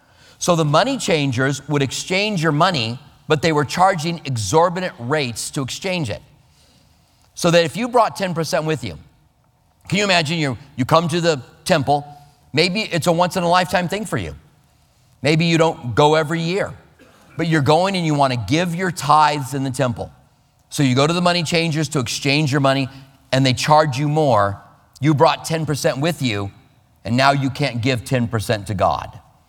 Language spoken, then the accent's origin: English; Iowa, United States; born there; I was born in Iowa, and we would go back to vacation, and a couple of our family members had farms